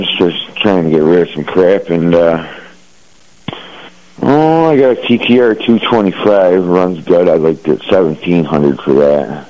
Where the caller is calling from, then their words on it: North Java, New York, United States; Hey there. Calling from North Java, New York.